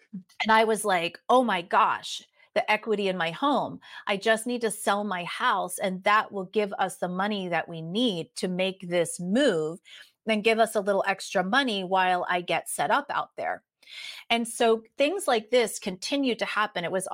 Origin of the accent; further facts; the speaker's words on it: East Coast, United States; Like I am originally from the East Coast of the United States, and I had never been to the West Coast. I'd never been to San Diego, California at this point.